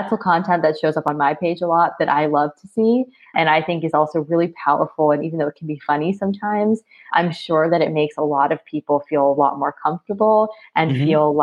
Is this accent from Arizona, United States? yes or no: no; New Hampshire, United States; And it's really cool because I grew up in New Hampshire where there's not a lot of Indians when I was growing up.